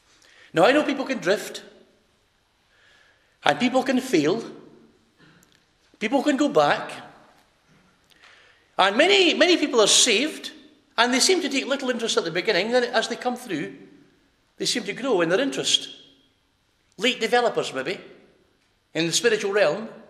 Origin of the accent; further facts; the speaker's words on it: Scotland, United Kingdom; Now, I don't know if you get as much rain here as we do in Scotland, but as a Scot, I can tell you this.